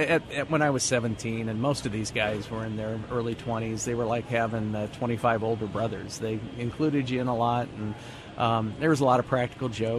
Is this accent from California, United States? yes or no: yes; California, United States; I grew up in Southern California, and I played baseball in high school and in community college.